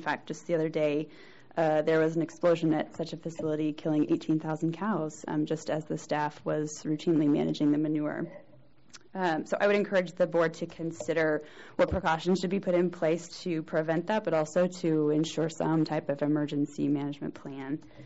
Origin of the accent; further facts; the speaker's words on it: Missouri, United States; I am from Missouri. I'm a farmer from North Missouri, so I made a little trek this morning.